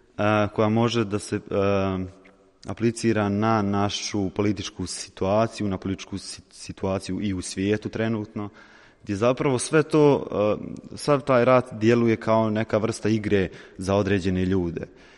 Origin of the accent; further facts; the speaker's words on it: Bosnia & Herzegovina; Ja dolazim iz Bosne i Hercegovine i odrastao sam jako, jako mnogo na tim pričama iz rata